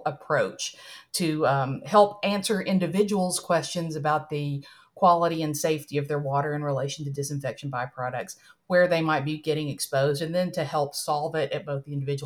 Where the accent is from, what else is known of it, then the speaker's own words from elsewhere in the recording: Tennessee, United States; I think of myself as Appalachian first and everything else second. I grew up in a part of the country where we had a lot of strip mining, a lot of potential environmental exposures.